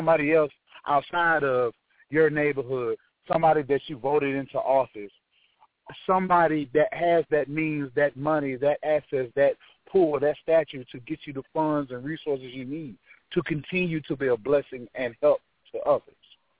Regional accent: Atlanta, Georgia, United States; 31, born and bred in Atlanta, Georgia, member of SUT.

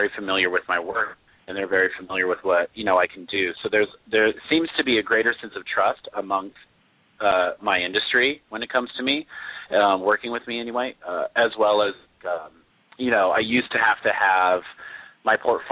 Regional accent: Utah, United States; I'm originally from Utah. So that's kind of where my roots are

